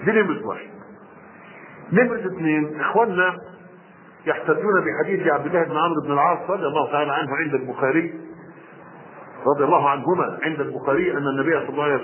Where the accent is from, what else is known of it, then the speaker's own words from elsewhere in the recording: Egypt; أنا رجل مصري عارف إخوان المصريين، عارف طبائعهم، عارف اللي همهم، عارف منين كلهم، واخد بالك، عارف اللغه بتاعتهم، بتحدث بلغتين سواء كانت لغه عربيه او لغه عاميه.